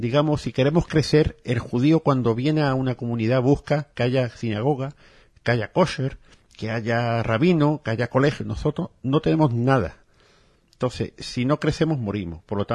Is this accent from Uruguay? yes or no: no; Morocco; yo en mis tiempos, en mi infancia en Marruecos